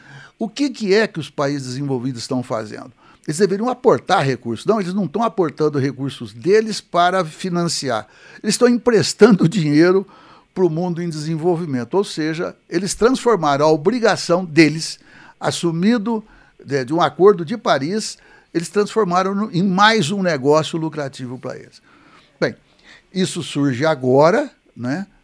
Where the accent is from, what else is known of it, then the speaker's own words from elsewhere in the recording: Serra Azul, Brazil; Eu estou falando da minha terra, eu sou de Serra Azul.